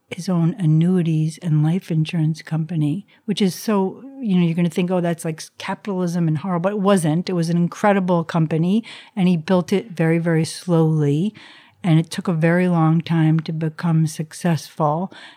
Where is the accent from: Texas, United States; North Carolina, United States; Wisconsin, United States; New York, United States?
New York, United States; New York City; also born or lived in Nyack; I grew up in New York City and then Nyack, New York.